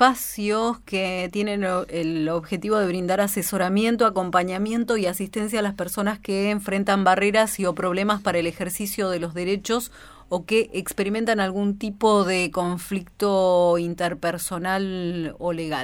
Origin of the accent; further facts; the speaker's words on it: Neuquén, Argentina; Yo vengo de Neuquén, de la ciudad de Neuquén